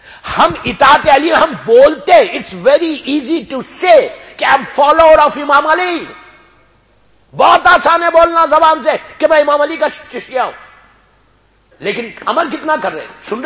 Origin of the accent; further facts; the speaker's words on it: India; میں نے کہا کہ میں تو ہندوستان سے آیا ہوں، انڈیا میں تو ہندو لوگ بھی مولا علی کی شان میں اشعار کہتے.